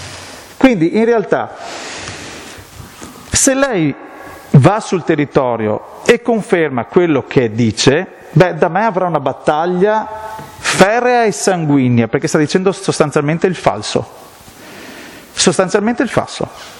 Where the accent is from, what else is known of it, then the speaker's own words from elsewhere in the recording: Veneto, Italy; sono veneto ma sono lampedusiano